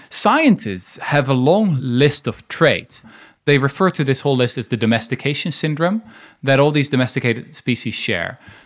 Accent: Netherlands; I'm from the Netherlands.

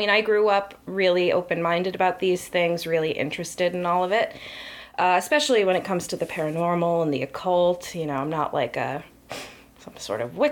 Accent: Connecticut, United States; So we're from Connecticut. And we both grew up here.

